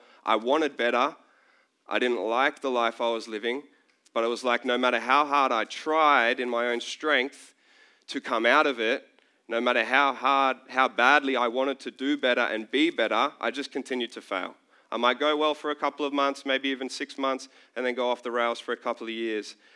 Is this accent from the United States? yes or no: no; Brisbane, Queensland, Australia; It was like Foster, New South Wales, and I'm from Brisbane